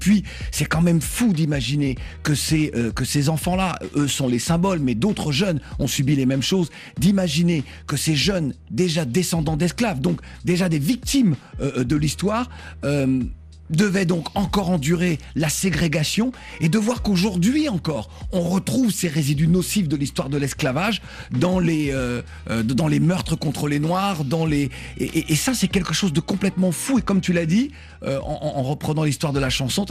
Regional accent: France; chez nous en France

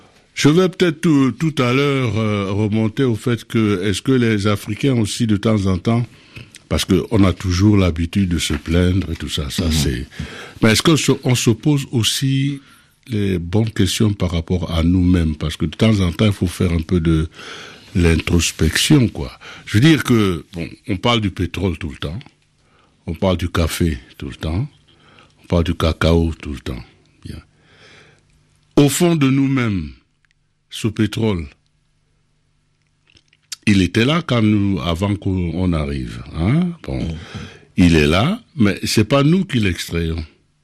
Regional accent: Cameroon; Oui, mais je suis du Cameroun.

